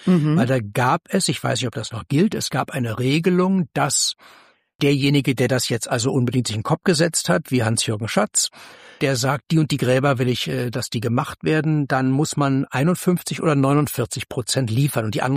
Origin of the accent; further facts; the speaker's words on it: Berlin, Germany; Ich bin in Kreuzberg groß geworden, in der Urbanstraße an dem letzten Zipfel Richtung Hallisches Tor.